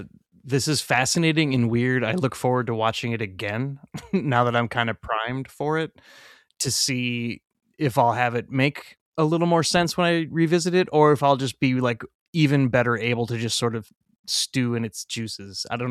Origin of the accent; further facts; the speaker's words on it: Bakersfield, California, United States; Hell no, man. I'm from Bakersfield, California.